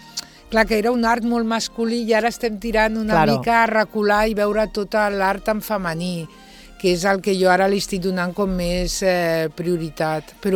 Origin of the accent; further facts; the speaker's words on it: Catalonia, Spain; now in Deltebre, Spain; vinc del Montseny i ara estic vivint a Deltebre